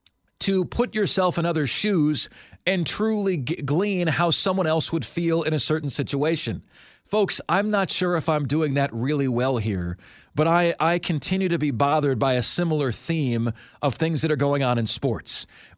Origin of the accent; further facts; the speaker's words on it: Tampa, Florida, United States; my hometown of Tampa, for one, have been up for hundreds of years.